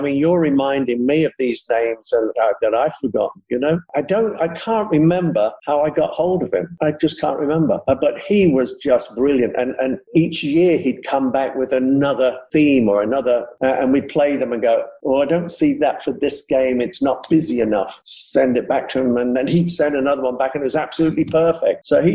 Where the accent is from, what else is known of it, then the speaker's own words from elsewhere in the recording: Liverpool, North West England, United Kingdom; Kenny and I came from the background. We grew up together in Liverpool since we were 12 years of age.